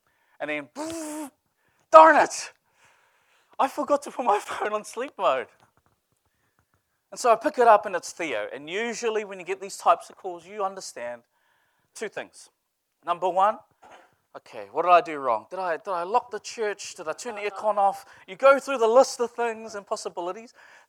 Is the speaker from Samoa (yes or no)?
yes; Samoa; first language Samoan; English is a second language; Te ao manuia in my language, in my native tongue, in Samoan, our culture, which means good morning.